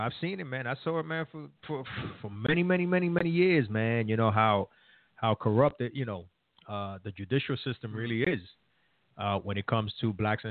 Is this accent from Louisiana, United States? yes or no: no; New York, United States; we're originally from New York